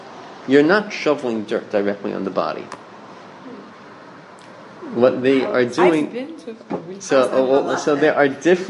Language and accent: English; New York, United States; I grew up in the Five Towns, so I became immune to airplanes, like, flying over my head